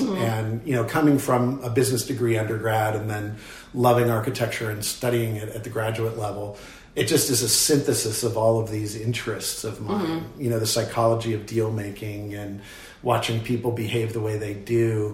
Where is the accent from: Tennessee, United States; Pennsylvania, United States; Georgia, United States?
Pennsylvania, United States; Pittsburgh; But in growing up in Pittsburgh and Shadyside and Squirrel Hill and Oakland and the surrounds, I mean, it was very much of a little village existence.